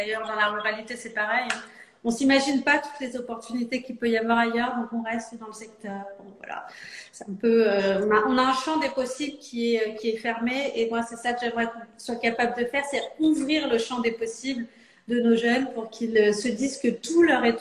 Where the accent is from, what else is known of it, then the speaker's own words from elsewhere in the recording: Saint-Ouen-l'Aumône, Île-de-France, France; Moi j'ai grandi dans le Val-d'Oise, à Saint-Ouen-l'Aumône, donc pas très loin de là où je suis élue aujourd'hui. Donc, il y a un territoire assez populaire. Moi, je fais ma scolarité en ZEP, en zone d'éducation prioritaire.